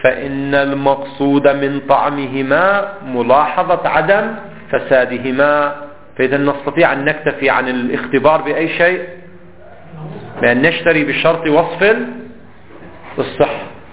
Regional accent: Lebanon; هناك نوع من الخربوزة هذا الصغير عندنا في لبنان منذ القدم موجود

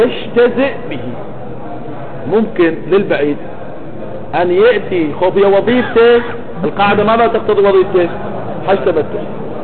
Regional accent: Iraq; أنا عراقي

